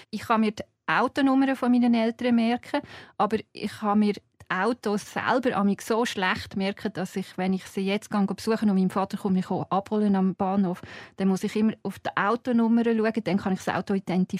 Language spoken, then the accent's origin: German; Zeiningen, Aargau, Switzerland; und ich komme aus Zeiningen. Und Zeiningen ist, als ich Kind war, jetzt ist es gewachsen, aber als ich Kind war, war es klein, so 1500 Einwohner.